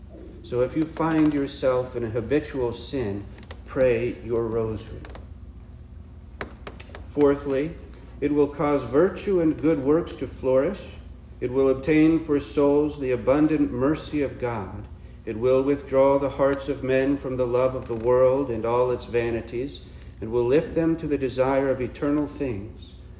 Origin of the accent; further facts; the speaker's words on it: Chillicothe, Ohio, United States; she decided to travel with my family from where I grew up in Chillicothe, Ohio, to travel an hour to Columbus, Ohio